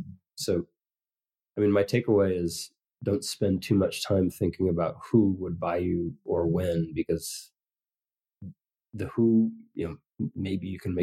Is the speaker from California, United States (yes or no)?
yes; California, United States; I mean, I had always grown up in the shadow of the Google buildings, you know, growing up in the Bay Area.